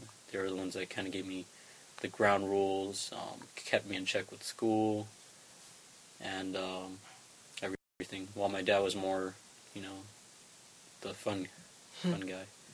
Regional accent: Sumland, United States; also born or lived in Iowa; I first grew up in Sumland, I would say, even though I was born in Iowa. My only memories are from Sumland. And then we started moved to Avenue 56.

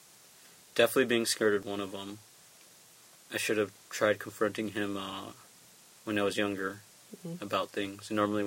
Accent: Sumland, United States; also born or lived in Iowa; I first grew up in Sumland, I would say, even though I was born in Iowa. My only memories are from Sumland. And then we started moved to Avenue 56.

